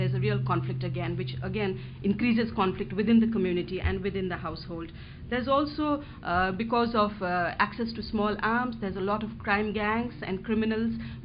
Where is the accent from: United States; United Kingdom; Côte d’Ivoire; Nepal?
Nepal; and I'm from Nepal